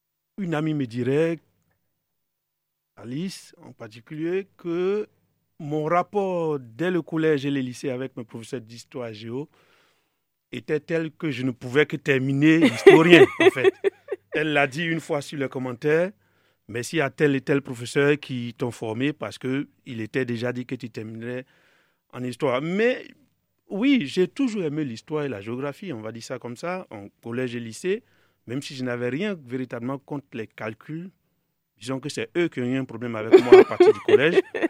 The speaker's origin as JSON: {"language": "French", "country": "Côte d’Ivoire", "moved": "yes", "lives_now": "Benin", "said": "Mais je venais de la Côte d'Ivoire, j'arrivais au Bénin, c'était pas forcément la même chose."}